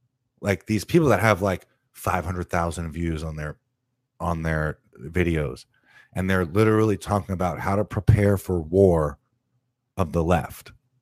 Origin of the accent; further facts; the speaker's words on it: New York, United States; because I'm from New York. I'm from up north, so I grew up going to the deli in the morning